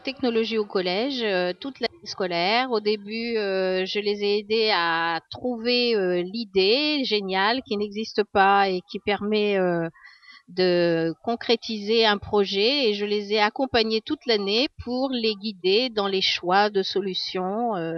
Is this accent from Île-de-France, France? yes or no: no; Centre-Val de Loire, France; Les parents, nous on vient de l'Indre, donc c'est un peu loin